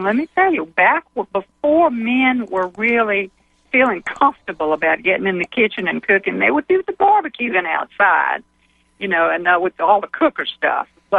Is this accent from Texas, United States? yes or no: no; Louisiana, United States; moved away as an adult; We moved to Chicago after Bonnie and I were first married back in the 60s. And everybody heard we're from Louisiana.